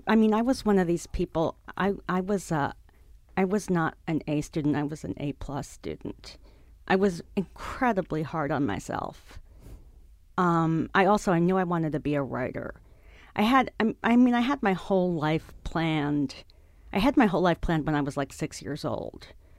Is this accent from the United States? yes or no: yes; New York City, New York, United States; I am a fifth generation Manhattanite.